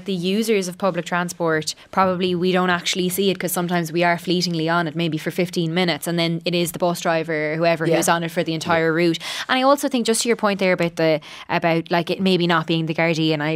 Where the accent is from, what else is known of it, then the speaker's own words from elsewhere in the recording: Waterford, Munster, Ireland; like I'm from Waterford and like we wouldn't have a huge amount of public transport.